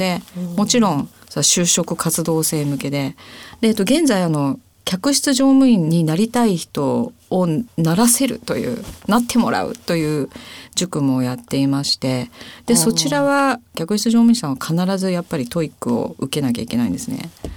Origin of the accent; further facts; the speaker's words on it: Kansai, Japan; 私関西なんですけど、その当時梅田っていうところでNTT の大阪梅田北支店というところで働いておりまして